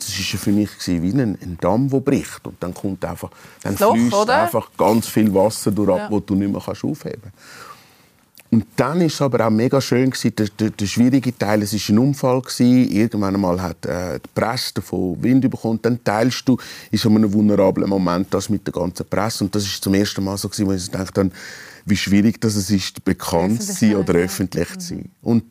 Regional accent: Switzerland; ich bin ein Seebub, ich bin am See aufgewachsen.

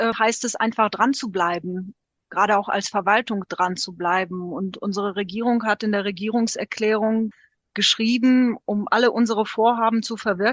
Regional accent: Wallonia, Belgium; Bei uns in Ostbelgien sogar zu mehreren Wahlen.

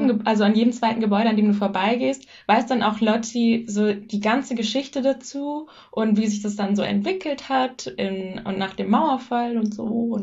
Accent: United Kingdom; German is a second language; also so als Brite, der nicht fließend Deutsch spricht, ist es ja auch nicht super einfach, mal eben einen guten Job zu finden

